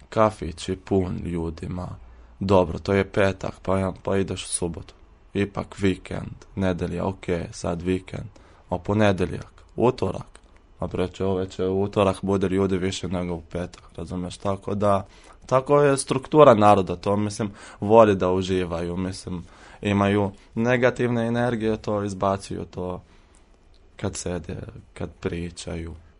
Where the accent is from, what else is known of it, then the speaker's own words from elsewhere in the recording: Jordan; Serbian is a second language; now in Serbia; ja sam iz Palestine, mislim ja sam Jordanac, poreklo je iz Palestine. Ja sam 4. godine medicine, došao sam pre 4 godine.